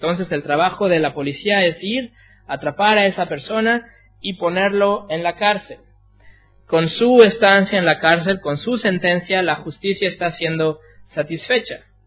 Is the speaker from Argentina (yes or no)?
no; Mexico; born there; Yo, como lo dije ayer, soy nacido en México